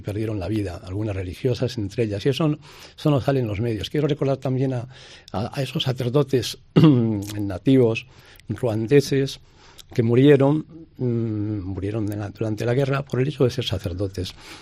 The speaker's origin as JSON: {"language": "Spanish", "town": "Ávila", "region": "Castile and León", "country": "Spain", "said": "ha circulado ya por más de 20 ciudades y pueblos, entre ellos mi tierra, Ávila, Madrid."}